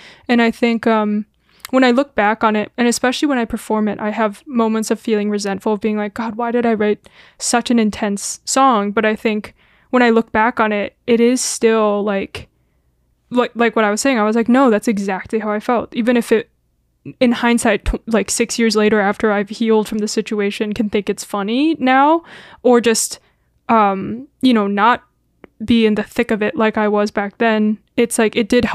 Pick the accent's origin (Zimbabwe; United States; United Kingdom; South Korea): South Korea; whenever I said I was Korean. And so I would have to try and argue as a child, essentially, of being like, I'm not from North Korea.